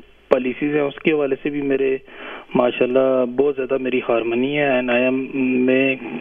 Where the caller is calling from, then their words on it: Abbottabad, Khyber Pakhtunkhwa, Pakistan; میں ابٹ آباد سے بول رہا ہوں